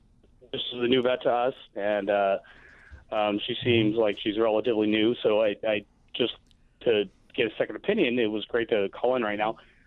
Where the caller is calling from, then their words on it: DeKalb, Illinois, United States; I'm calling from DeKalb.